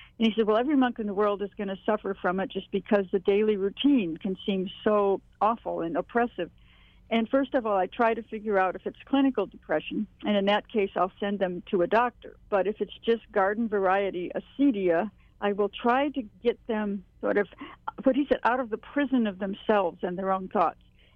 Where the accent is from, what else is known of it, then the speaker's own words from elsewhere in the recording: Hawaii, United States; I grew up in Hawaii